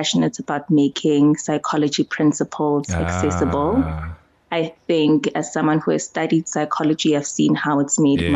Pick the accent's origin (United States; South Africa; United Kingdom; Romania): South Africa; Ermelo, Mpumalanga; born there; I was born in Mpumalanga, Ermelo.